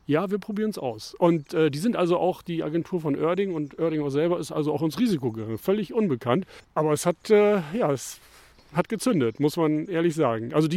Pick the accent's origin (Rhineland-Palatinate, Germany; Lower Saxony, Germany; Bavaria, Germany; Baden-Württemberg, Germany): Lower Saxony, Germany; Bassum; also born or lived in Bremen; ich habe auch lange in Bremen gewohnt, bin aber natürlich gebürtiger Bassumer und das ist auch meine Heimatstadt hier.